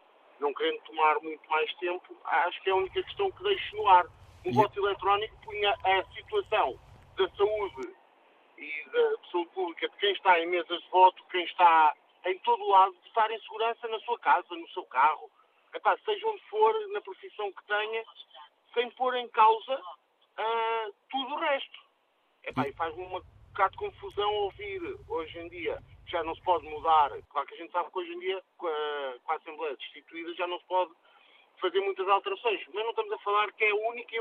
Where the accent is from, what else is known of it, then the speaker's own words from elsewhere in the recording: Póvoa de Varzim, Norte, Portugal; neste momento sou da Póvoa, mas não estou na Póvoa, estou na estrada